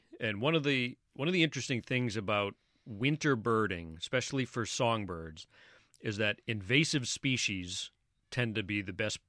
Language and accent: English; Massachusetts, United States; I grew up in Plymouth County, and so I do the Taunton Middleborough count, which is kind of a little count that could.